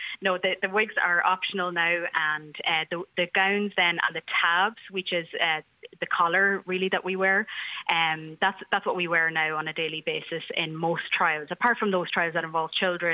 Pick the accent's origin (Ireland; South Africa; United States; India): Ireland; Ulster; moved away as an adult; now in Dublin, Ireland; I'm from the Gaeltacht area, a place called Clonmealy. And so I did my secondary schooling there, and I've been in Dublin then since I went to university.